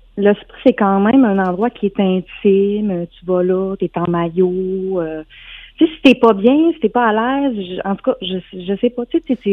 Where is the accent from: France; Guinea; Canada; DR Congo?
France; je suis française, donc ça se passe en France, puis là où j'habite, il y a une cathédrale